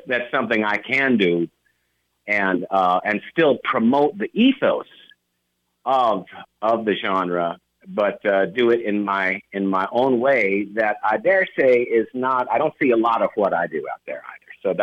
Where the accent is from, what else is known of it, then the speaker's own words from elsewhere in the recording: Sacramento, California, United States; Well, I've been in Sacramento, California since my 10th year, just on the cusp of my 10th year. But I have to remind everyone, it was south. Sacramento.